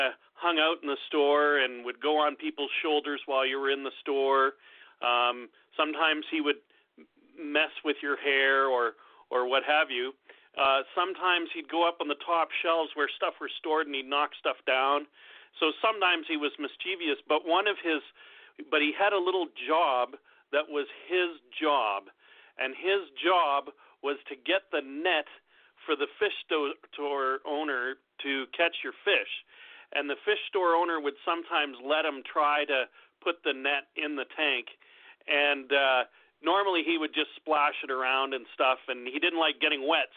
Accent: Canada; I'm from Canada, and in the fish store where I grew up as a hobbyist back when I was in high school

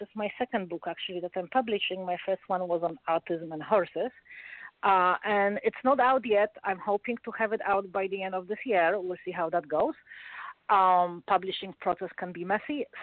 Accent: Poland; English is a second language; now in United States; I'm Polish. I grew up in Poland, although I live in States

